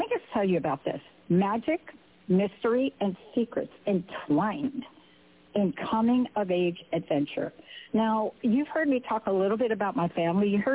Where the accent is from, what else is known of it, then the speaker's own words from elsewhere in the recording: New York, United States; I can't help it. I'm from New York.